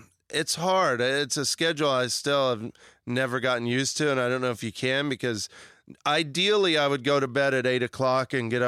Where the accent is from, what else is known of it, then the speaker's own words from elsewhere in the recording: Kansas, United States; they got to go to a theater near where I grew up in Kansas and see me in a movie.